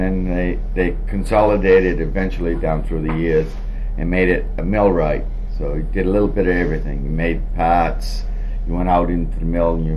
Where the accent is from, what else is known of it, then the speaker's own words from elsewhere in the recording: Mechanic Falls, Maine, United States; I was born in Mechanic Falls in 1950.